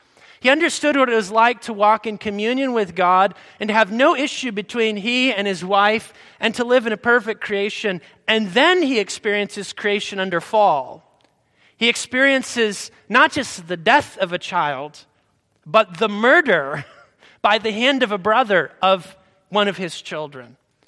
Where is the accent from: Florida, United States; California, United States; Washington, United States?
Florida, United States; I grew up down in Florida, and it snowed one time in my entire childhood living down there.